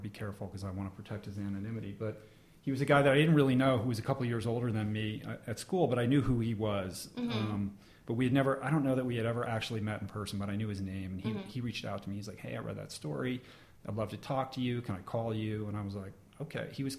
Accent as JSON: {"language": "English", "town": "Washington", "region": "District of Columbia", "country": "United States", "said": "Washington, D.C."}